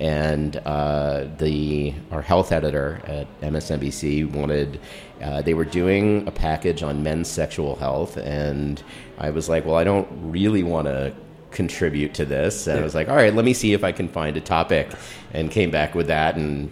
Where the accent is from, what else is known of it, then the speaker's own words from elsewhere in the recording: Germany; I am not Canadian. I am German, but I hold dual citizenship. I am not Canadian.